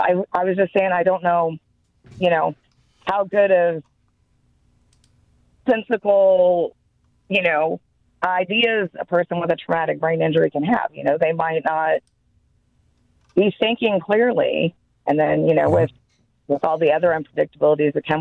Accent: Kansas City, Missouri, United States; I mean, I'm from Kansas City.

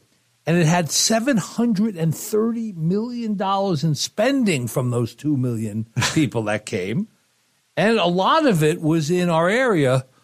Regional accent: Montana, United States; as soon as I say I'm from Montana

